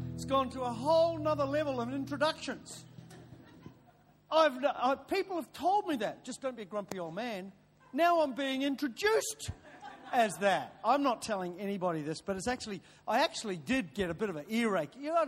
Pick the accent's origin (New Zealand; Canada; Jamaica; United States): New Zealand; moved away as an adult; now in Melbourne, Australia; I'm a New Zealander, but I've had healing of the memories. And then moved to Australia in my early 20s.